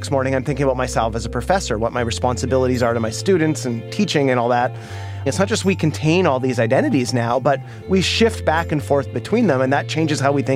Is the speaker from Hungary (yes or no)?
no; Canada; now in United States; I am a Canadian.